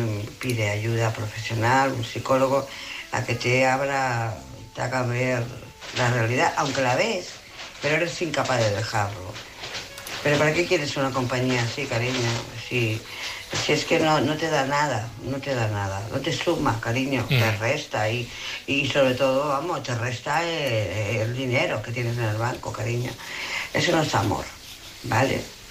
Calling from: Barcelona, Catalonia, Spain; de Barcelona.

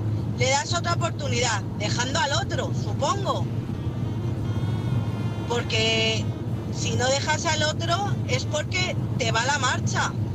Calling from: Madrid, Community of Madrid, Spain; de Madrid.

